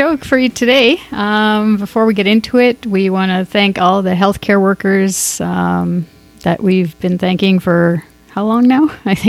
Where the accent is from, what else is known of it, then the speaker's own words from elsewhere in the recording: Scarborough, Ontario, Canada; I mean, I grew up in Scarborough, so I've always had friends that were of all nationalities, basically.